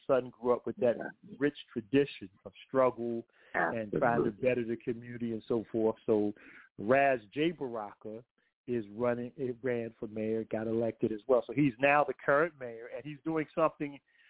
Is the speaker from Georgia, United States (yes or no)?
no; Newark, New Jersey, United States; So as a young kid growing up in Newark, New Jersey